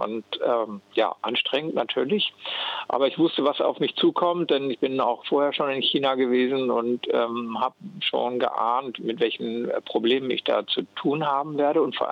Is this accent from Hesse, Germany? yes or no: no; Lower Saxony, Germany; Ich komme aus dem Südrand der Lüneburger Heide, also Norddeutschland, östlich von Hannover.